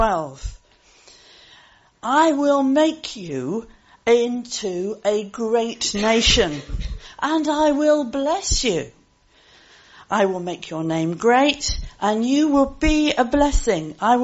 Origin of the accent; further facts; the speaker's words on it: United Kingdom; born there; It's one of the ways that I prove that I'm British, but I'm British because I was born here.